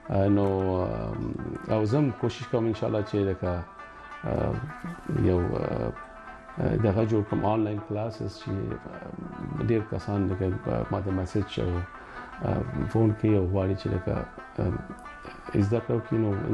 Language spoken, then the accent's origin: Pashto; Afghanistan; moved away; زه د افغانستان راغلی یم